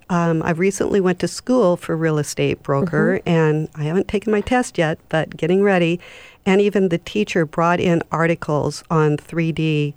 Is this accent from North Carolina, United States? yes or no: no; Seattle, Washington, United States; And I grew up in Seattle, so it's really great to go see all the different aspects and history and everything that's in the different neighborhoods.